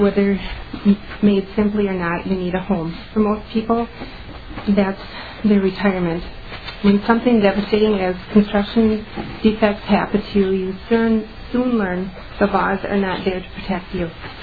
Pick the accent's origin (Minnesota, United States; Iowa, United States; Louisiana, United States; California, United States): Minnesota, United States; Lindstrom; I'm from Lindstrom, Minnesota.